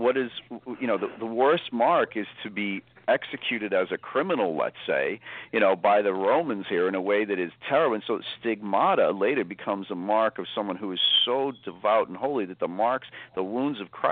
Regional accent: Boston, Massachusetts, United States; I always kid about being Boston Irish, but I also came from a pretty traditional Irish Catholic household at a time when things like, you know, it was a pretty tough time in Massachusetts when I grew up

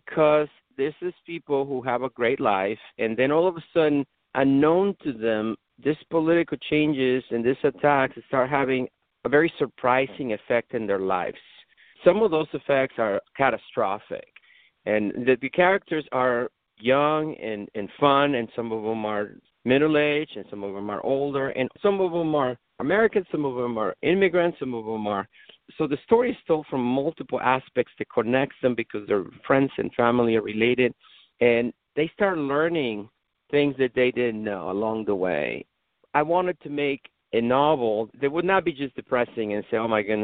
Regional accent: Mexico City, Mexico; now in United States; when I first moved to the United States. I'm from Mexico City originally.

